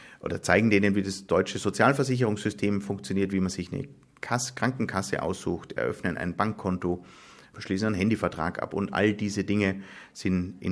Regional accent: Austria; ich bin ja auch hier Gast in diesem Land, bin auch Österreicher

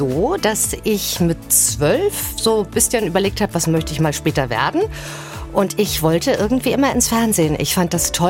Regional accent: Hamburg, Germany; Ich bin sehr behütet aufgewachsen im Norden von Hamburg, wo eigentlich schon gar nicht mehr Hamburg ist, sondern wo man über den Acker zur Schule läuft.

